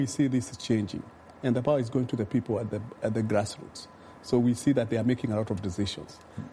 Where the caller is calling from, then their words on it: Kenya; And I'm talking from Kenya, for example.